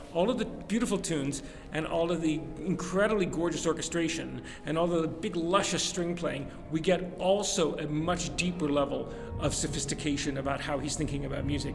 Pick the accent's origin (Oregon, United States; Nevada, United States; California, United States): Oregon, United States; I'm actually from Oregon. Galen, until this afternoon, still thought I was from New York.